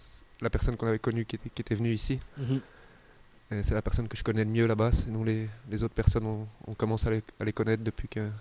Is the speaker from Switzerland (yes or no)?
yes; Geneva, Switzerland; Non, je suis genevois. Je suis genevois et je suis parti les premières fois au Canada